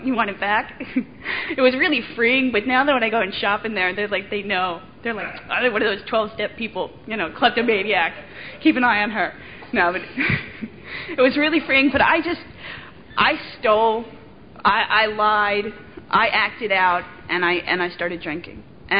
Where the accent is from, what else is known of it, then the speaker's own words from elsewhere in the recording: Bloomfield, United States; because I went from like this little elementary school, and I grew up in Bloomfield, to like this huge junior high school, and every seventh and eighth grader from the whole town went there.